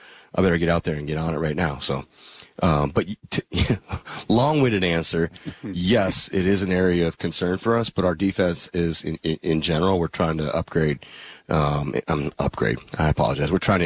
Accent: Green Bay, Wisconsin, United States; Like, I grew up in Green Bay. You back off, big fella.

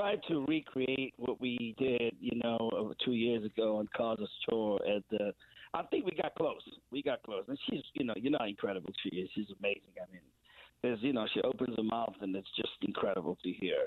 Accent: Cape Town, Western Cape, South Africa; the Cape Town Jazz Festival. So I'm hosting my hometown jazz festival starting next year.

